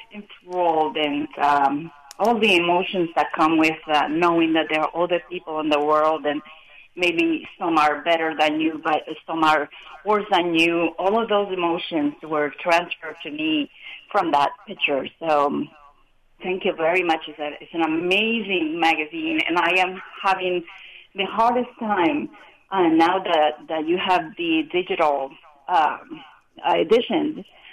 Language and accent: English; Colombia; I was raised in Colombia, Colombian by birth.